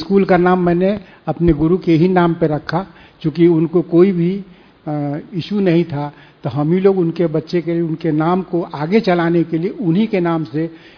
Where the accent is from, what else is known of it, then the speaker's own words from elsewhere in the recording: Motihari, Bihar, India; मैं मोतिहारी से हूँ।